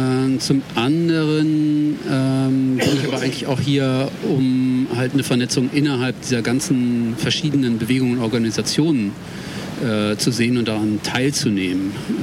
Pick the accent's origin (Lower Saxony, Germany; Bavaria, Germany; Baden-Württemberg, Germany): Bavaria, Germany; Würzburg; Ich komme aus Würzburg und bin auch kein wirklicher Occupier, sondern eigentlich eher von der Attack-Seite.